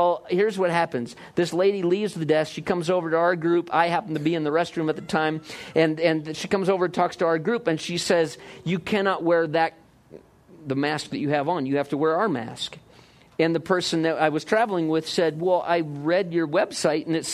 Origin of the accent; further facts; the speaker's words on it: United States; I grew up in America like many of you did, and the America that I grew up in, I took freedom for granted.